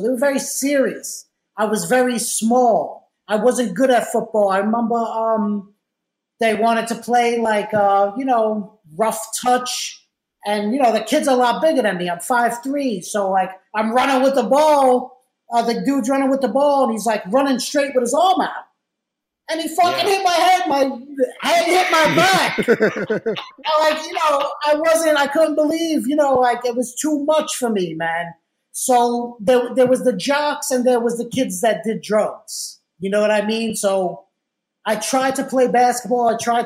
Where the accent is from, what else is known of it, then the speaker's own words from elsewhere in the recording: Brooklyn, New York, United States; also born or lived in Staten Island; I did. Yeah, I grew up in Brooklyn, so I was 14 years old. And then, you know, when you get a little bit of money, the family, they moved to Staten Island.